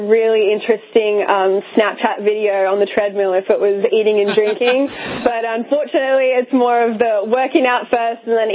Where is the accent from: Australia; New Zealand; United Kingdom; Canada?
Australia; now in United States; growing up in Australia, you don't sort of really know too much about the Super Bowl